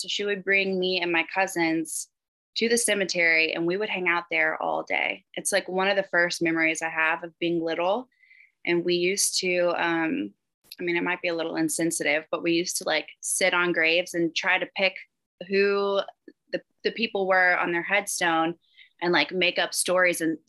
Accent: the South, United States; I do still say y'all, and I feel like maybe that's the only way you would know I was from the South.

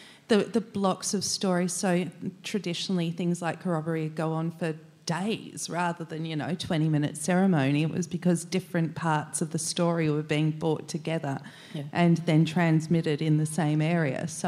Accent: Canberra, Australian Capital Territory, Australia; But that was in my life, you know, growing up in Canberra, where there was a fairly sort of a strong bunch of Aboriginal family around me.

